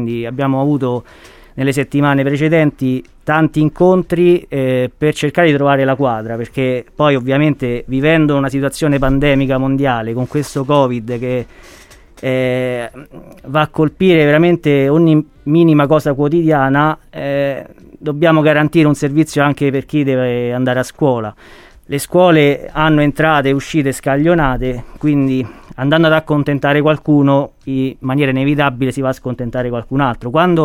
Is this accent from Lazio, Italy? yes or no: yes; Valvarino, Lazio, Italy; io vengo dalla frazione, sono di Valvarino, però sto a stretto contatto con tutte e due le realtà di Palestina, le frazioni di Palestina, Carchitti e Valvarino